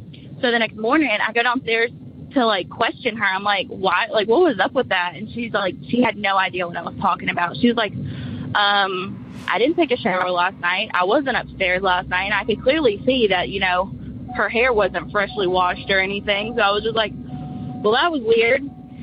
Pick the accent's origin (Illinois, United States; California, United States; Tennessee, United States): Tennessee, United States; Munford; I'm from Munford, Tennessee.